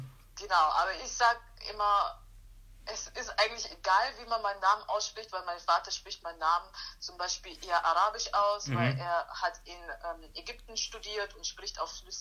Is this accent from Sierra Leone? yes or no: yes; Sierra Leone; Ich komme aus Westafrika, um genauer zu sein, aus Sierra Leone. Das liegt an der Westküste Afrikas.